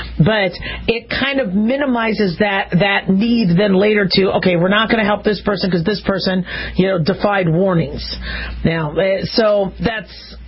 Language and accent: English; West Coast, United States; I'm from the West Coast, so these Malibu homes and Santa Barbara homes, and you know, wow, those are pretty fancy.